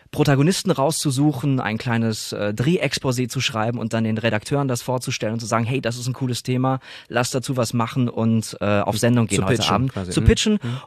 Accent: Herten, North Rhine-Westphalia, Germany; im nördlichen Ruhrgebiet zwischen Gelsenkirchen, Haltern, Herne und mein Heimatort ist Herten.

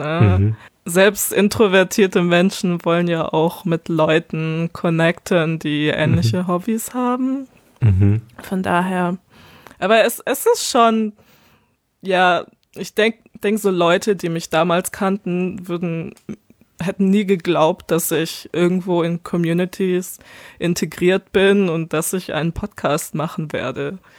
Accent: Baden-Württemberg, Germany; bei uns in Baden-Württemberg heißt es Fastnet

